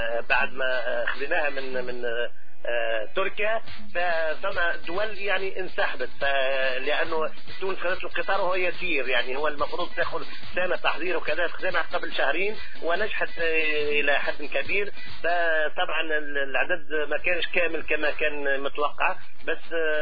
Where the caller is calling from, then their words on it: Qatar; لكن انا قلت يعني من قطر فقط مش نكون خارج